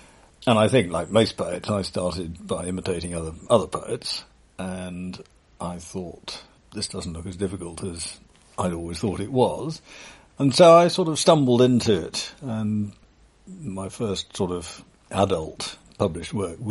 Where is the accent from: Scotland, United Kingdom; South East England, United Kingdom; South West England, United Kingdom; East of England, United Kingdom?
South East England, United Kingdom; Canterbury; And I came from a town. I was brought up in Canterbury and knew nothing of this.